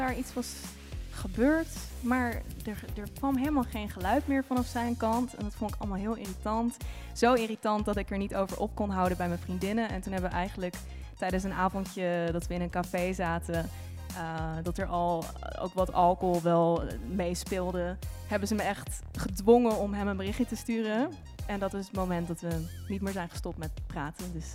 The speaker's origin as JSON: {"language": "Dutch", "town": "Reeuwijk", "region": "South Holland", "country": "Netherlands", "tie": "born or raised there", "said": "Ik omschrijf het altijd als gras en koeien. Want het is niet veel meer dan dat."}